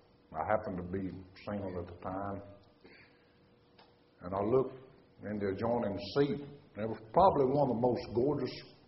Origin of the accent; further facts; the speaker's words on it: Southern United States, United States; because I'm from the South and I talk like I do, and I live in flyover country